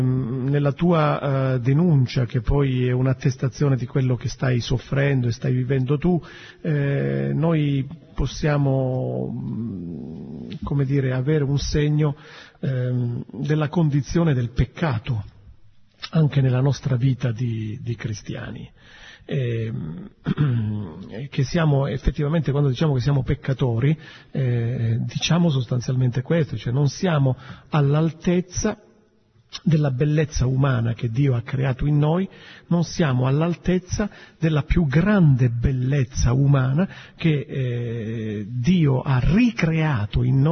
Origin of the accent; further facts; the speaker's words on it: Isola di Capo Rizzuto, Calabria, Italy; now in Noto, Italy; Io sono vescovo a Noto, ma sono anch'io calabrese, sono di Isola Capo Rizzuto, provincia